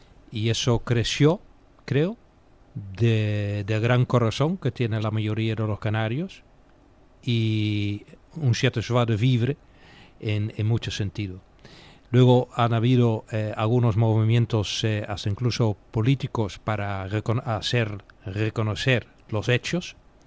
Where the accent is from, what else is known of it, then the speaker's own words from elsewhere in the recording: Netherlands; Spanish is a second language; Yo soy holandés y casi se puede comparar con lo que está pasando en Ámsterdam